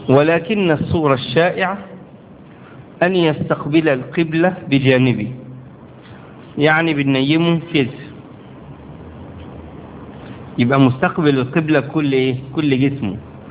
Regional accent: Egypt; وهذا ما يحدث عندنا، يعني عندنا في مصر بنعمل كده، الحفرة بتبقى في هذا العمق يعني

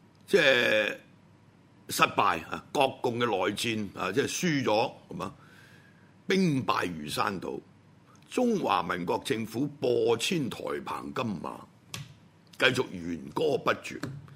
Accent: Hong Kong; 就可以打壓我哋香港人嗰個基本權利

